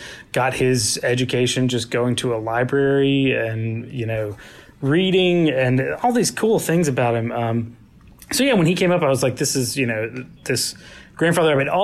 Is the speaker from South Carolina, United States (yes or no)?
yes; Sumter, South Carolina, United States; now in Columbia, United States; I live in Columbia, South Carolina. Born and raised in Sumter, which is like an hour away, a little tiny town, and then came here for college